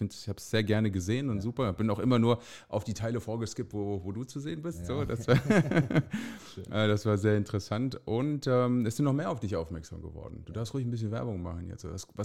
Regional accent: Frankfurt, Hesse, Germany; Ich bin auch in Frankfurt groß geworden.

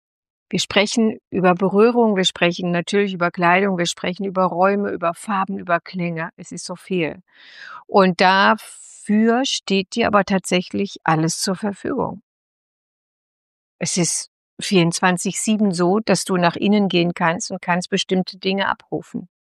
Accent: Odenwald, Germany; Ich komme aus, also ich bin aus dem Odenwald, aus dem Dorf, das kennt kein Mensch.

